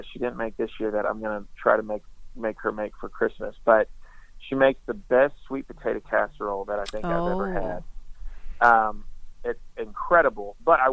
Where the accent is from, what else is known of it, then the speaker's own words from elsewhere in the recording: Dominican Republic; So growing up, you know, we grew up in the Dominican Republic. We were very poor, so we didn't have a ton.